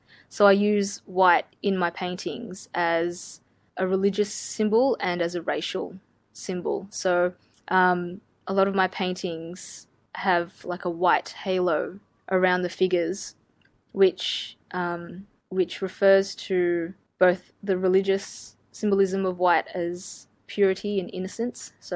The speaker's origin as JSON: {"language": "English", "country": "Australia", "tie": "born or raised there", "said": "I was born in Australia to migrant parents. So that meant that I was exposed to Australian customs and traditions through school and through friendships. But at the same time, I was immersed in Filipino traditions and customs at home."}